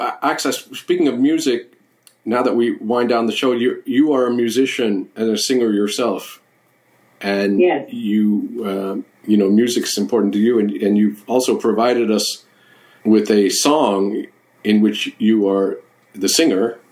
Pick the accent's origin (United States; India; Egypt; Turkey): Turkey; I was born in Turkey. I grew up there, and I maintain a lot of connections to Turkey.